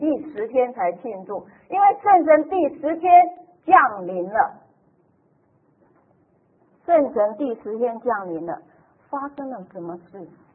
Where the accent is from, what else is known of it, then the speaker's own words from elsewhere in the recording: Taiwan; 所以我们台湾人都经过了这个风的袭击哈